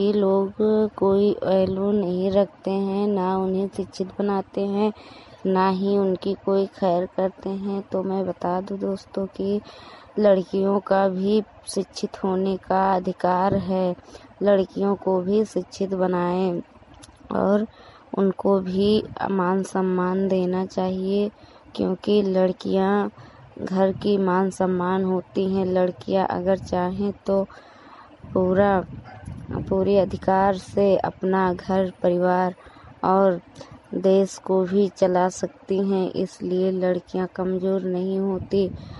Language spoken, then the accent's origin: Hindi; Hariharpur, Uttar Pradesh, India; मैं हरिहरपुर गांव जिला श्रावस्ती की रहने वाली हूं।